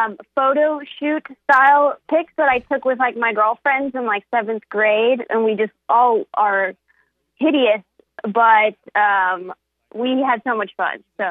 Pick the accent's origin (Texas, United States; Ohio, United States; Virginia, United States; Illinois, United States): Texas, United States; Houston; born there; But my mom moved from Russia right before I was born in Houston.